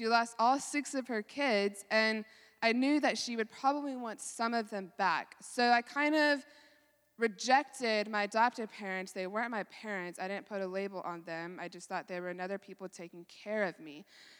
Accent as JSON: {"language": "English", "town": "Dallas", "region": "Texas", "country": "United States", "tie": "born there", "said": "So I was born in Dallas, Texas, 2000. I'm 20 years old"}